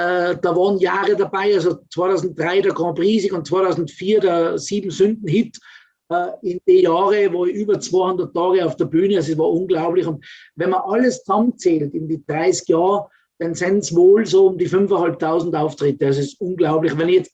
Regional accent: Tyrol, Austria; nicht so sensationell schön sind, die haben trotzdem teilweise schon einen höheren Preis als bei uns in Tirol die schönsten Zimmer.

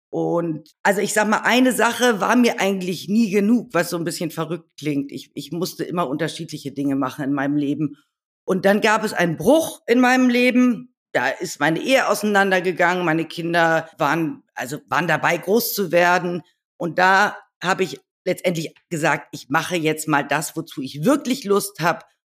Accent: Hamburg, Germany; Also ich bin eigentlich Hamburgerin, dort geboren, aufgewachsen und habe mein ganzes Leben in Hamburg verbracht. Und seit 2017 bin ich auch in Brandenburg.

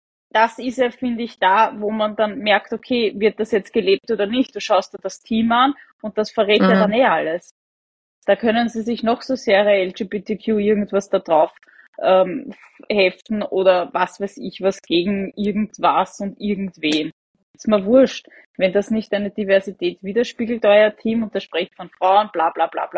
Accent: Lower Austria, Austria; als Niederösterreicherin die Nähe zum Burgenland halt gegeben ist.

